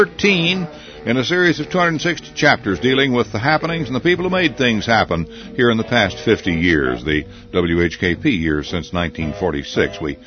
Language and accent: English; Hendersonville, United States; when I grew up in Hendersonville, we had all kinds of insects and animals in town, on Jonas Street, in fact.